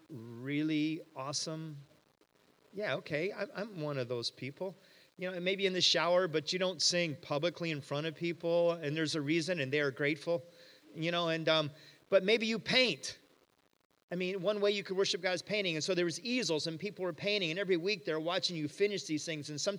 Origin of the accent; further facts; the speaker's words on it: Michigan, United States; but I'm from Michigan.